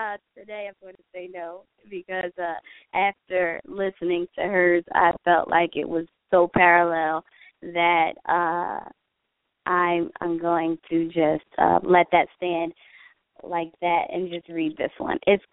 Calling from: New Jersey, United States; from Jersey.

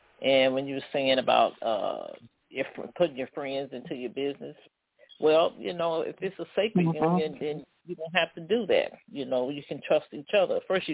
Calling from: Chicago, Illinois, United States; I'm calling from Chicago, Illinois.

